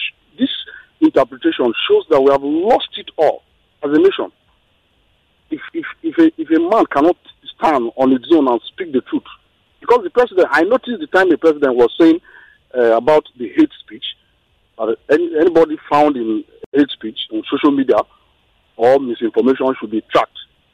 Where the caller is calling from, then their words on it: Kenya; I'm calling from Kenya.